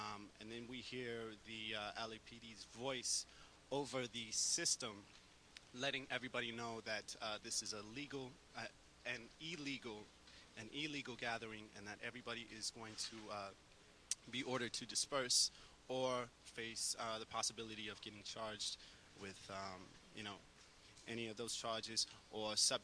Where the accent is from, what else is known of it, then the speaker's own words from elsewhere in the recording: Los Angeles, California, United States; I am from Los Angeles, not originally here since I was the age of six. But Los Angeles is what I consider home.